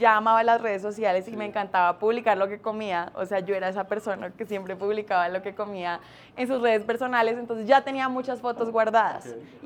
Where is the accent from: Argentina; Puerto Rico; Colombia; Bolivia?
Colombia; Yopal, Casanare; yo nací en Yopal, yo soy yopaleña, mucha gente no lo sabe, pero yo soy 100% casanareña. En el 2013 me fui un año, no, en el 2014 me fui un tiempo fuera del país, me fui a Canadá